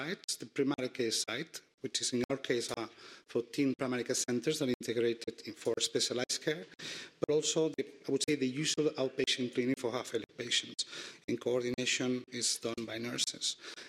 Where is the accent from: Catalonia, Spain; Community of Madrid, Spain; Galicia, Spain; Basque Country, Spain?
Catalonia, Spain; Barcelona; English is a second language; this is the map of Barcelona, and I come from Barcelona, obviously.